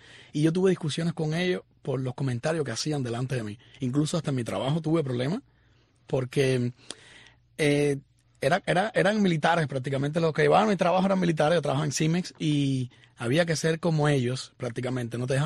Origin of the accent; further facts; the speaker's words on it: Cuba; now in United States; yo salí de Cuba en el 2019. En aquel momento salí porque ya no aguantaba más estar allá.